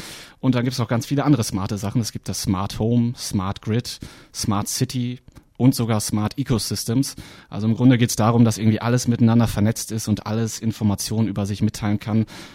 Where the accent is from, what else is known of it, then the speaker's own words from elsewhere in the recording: Bocholt, North Rhine-Westphalia, Germany; meine Heimatstadt Bocholt in Nordrhein-Westfalen an der holländischen Grenze ist auch dabei, ist auch eine Zukunftsstadt.